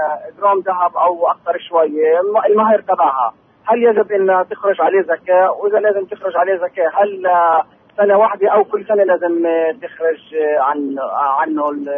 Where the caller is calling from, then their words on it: Jerusalem, Palestine; أنا من القدس.